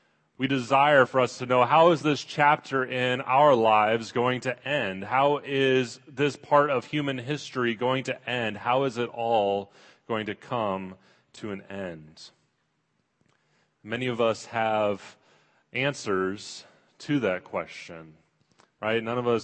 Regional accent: Washington, United States; I mean, I'm from Washington State. I was on the coast. I like the ocean. I like the water.

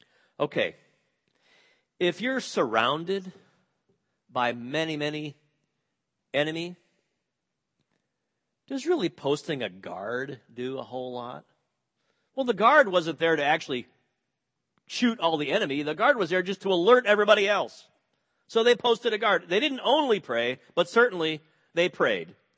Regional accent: Midwest, United States; I'm from the Midwest. I mean, I was a suburban kid, so I didn't know anything about this to begin with.

